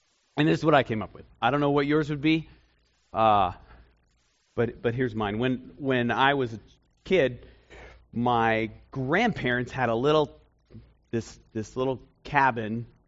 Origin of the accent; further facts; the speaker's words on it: Maine, United States; So I grew up in Maine